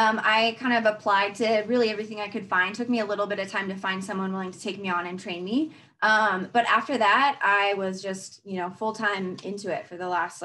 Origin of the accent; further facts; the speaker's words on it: Colorado, United States; She spends with my parents, who owns a successful aesthetic practice in my hometown in Colorado.